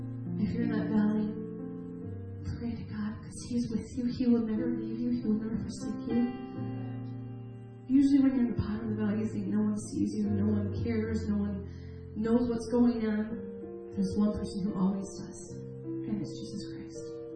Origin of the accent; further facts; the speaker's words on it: Michigan, United States; Now, we're from Michigan. Alligator's nowhere close to Michigan.